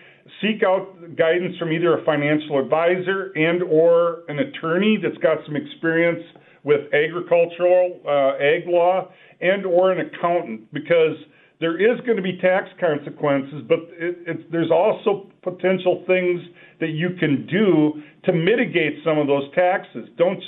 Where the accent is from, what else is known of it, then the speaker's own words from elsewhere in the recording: Olivia, Minnesota, United States; So a lot of people that listen to the show know that I grew up in Olivia, Minnesota, in the heart of Renville County, in the heart of farmland.